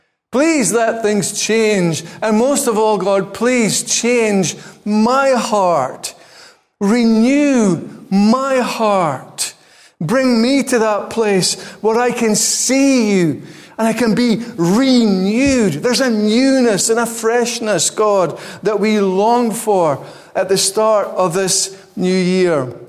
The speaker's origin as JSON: {"language": "English", "region": "Scotland", "country": "United Kingdom", "said": "And I don't know about you, but being Scottish, the new year is a big thing"}